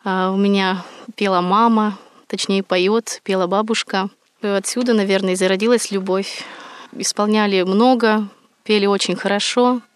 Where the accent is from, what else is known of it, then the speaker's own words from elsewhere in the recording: Veliky Ustyug, Vologda Oblast, Russia; now in Moscow, Russia; Да, я родом с Вологодской области, город Великий Устюг, город очень красивый, очень много церквей.